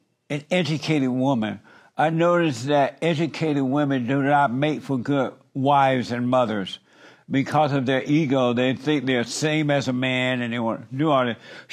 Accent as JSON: {"language": "English", "region": "Alabama", "country": "United States", "tie": "born or raised there", "said": "And I grew up in Alabama."}